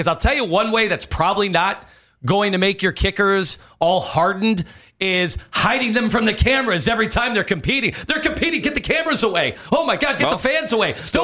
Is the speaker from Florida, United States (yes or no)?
no; Chesterland, Ohio, United States; because I grew up in Chesterland